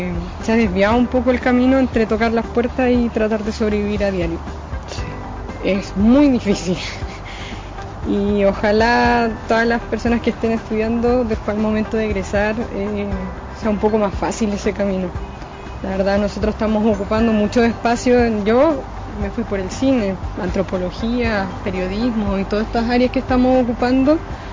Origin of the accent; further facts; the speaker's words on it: Milof, Araucanía, Chile; now in Santiago, Chile; Yo llegué hace más de 10 años a Santiago. Vengo de Milof de Quechucahuín, novena región, familia Lafkenche. Y en estos más de 10 años todavía no me acostumbro a Santiago.